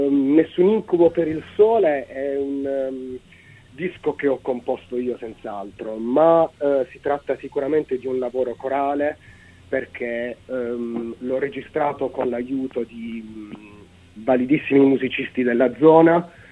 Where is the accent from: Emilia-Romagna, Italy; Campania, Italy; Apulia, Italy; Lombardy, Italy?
Apulia, Italy; Bari; Proprio a capoluogo, sono nato a Bari, nel capoluogo di regione.